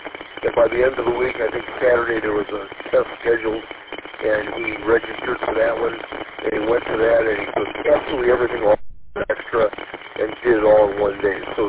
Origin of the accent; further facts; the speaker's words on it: Michigan, United States; so I'm actually from Cal, Michigan. You're correct, Cal. And that's where my house is